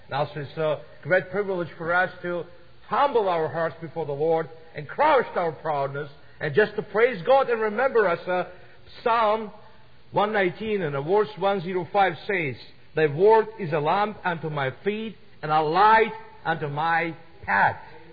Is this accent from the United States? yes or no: no; Georgia; born there; English is a second language; I was born in 1971 in the Georgia, but no Peach State Georgia, no American Georgia, but Soviet Georgia.